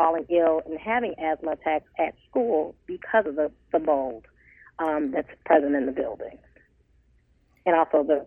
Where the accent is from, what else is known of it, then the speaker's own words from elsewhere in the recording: Detroit, Michigan, United States; Well, I grew up in Detroit, and I decided after I graduated from college that I wanted to come back to the city where I grew up at and also where I lived.